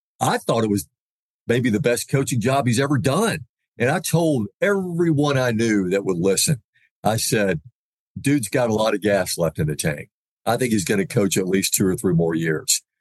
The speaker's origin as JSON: {"language": "English", "town": "Birmingham", "region": "Alabama", "country": "United States", "tie": "born or raised there", "said": "And then I grew up watching sportscasters in the Birmingham market, like, you know, Herb Winches, Ken Lass, Scott Palmer, those guys."}